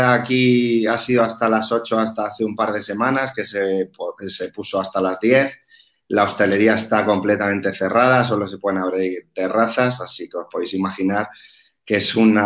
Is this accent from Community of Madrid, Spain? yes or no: yes; Community of Madrid, Spain; now in Ávila, Spain; yo ya sabéis que soy madrileño, pero ahora sí que con la situación que tenemos, pues sí estoy más tiempo por Ávila.